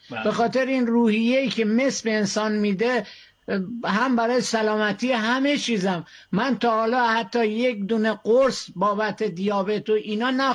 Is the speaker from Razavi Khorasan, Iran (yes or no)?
yes; Neyshabur, Razavi Khorasan, Iran; now in Kish, Iran; من 60 سال و اندی سن دارم و اهل نیشابور هستم